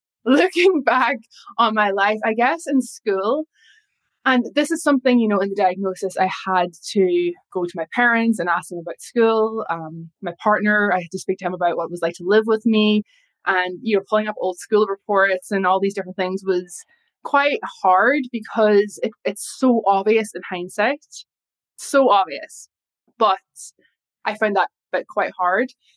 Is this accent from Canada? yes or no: no; Ireland; now in London, United Kingdom; Yes. Yes, I'm Irish and moved to London in 2018.